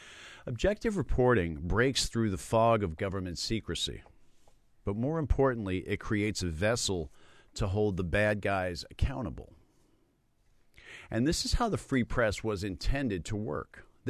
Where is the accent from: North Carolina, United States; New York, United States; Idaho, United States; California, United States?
New York, United States; but as a New Yorker, I won't hold that against him.